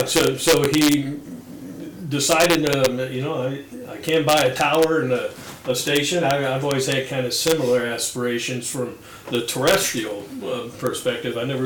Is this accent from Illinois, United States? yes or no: yes; East St. Louis, Illinois, United States; And I grew up in East St. Louis, and attended games down in Belleville and East St. Louis quite a bit